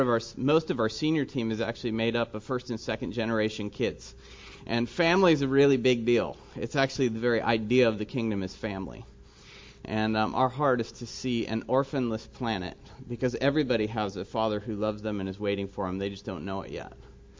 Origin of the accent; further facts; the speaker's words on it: Walnut Creek, California, United States; now in Mexico; And I'm originally from Walnut Creek, just over the hill from here.